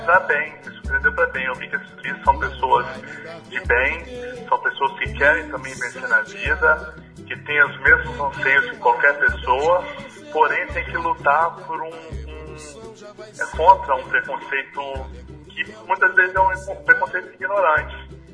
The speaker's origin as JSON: {"language": "Portuguese", "town": "Vitória", "region": "Espírito Santo", "country": "Brazil", "tie": "born or raised there", "said": "Vitória é minha cidade natal, sou aqui de Vitória, sou capixaba."}